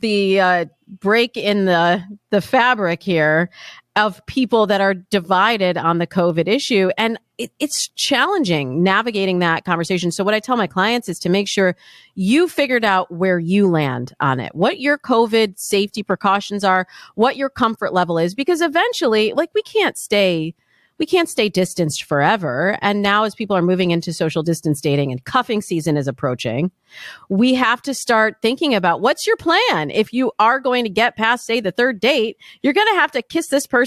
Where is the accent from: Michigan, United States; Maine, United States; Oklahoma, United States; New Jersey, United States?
Michigan, United States; now in California, United States; I can't handle the cold, which is one of the reasons I live in California, even though I'm from Michigan.